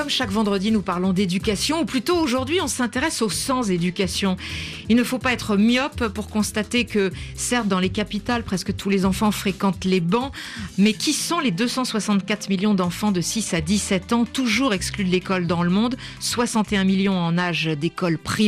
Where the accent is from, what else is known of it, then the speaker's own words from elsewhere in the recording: Conakry, Guinea; à Conakry, chez moi en Guinée, beaucoup d'enfants sont privés d'école